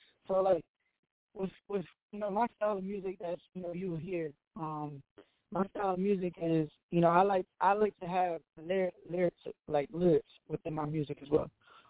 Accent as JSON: {"language": "English", "town": "Kissimmee", "region": "Florida", "country": "United States", "tie": "born or raised there", "also_born_or_lived": "Brooklyn, New York", "said": "I'm from Orlando, Florida, Kissimmee, Florida. Born in Brooklyn, New York, Bushwick, and I was raised in Kissimmee, Florida."}